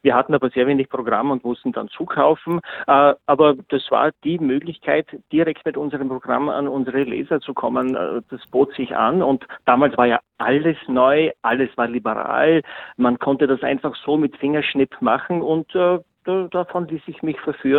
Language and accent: German; Styria, Austria; now in Prague, Czechia; Ich bin aus der Steiermark nach Prag zugewandert.